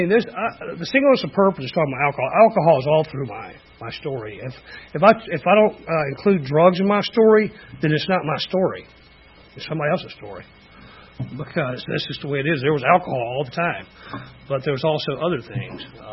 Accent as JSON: {"language": "English", "town": "Atlanta", "region": "Georgia", "country": "United States", "tie": "born there", "said": "I was born in Atlanta, Georgia, in 1966 in Georgia Baptist Hospital."}